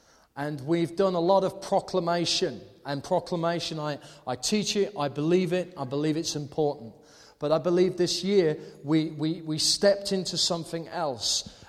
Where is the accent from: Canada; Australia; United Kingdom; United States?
United Kingdom; Surely not. We're British.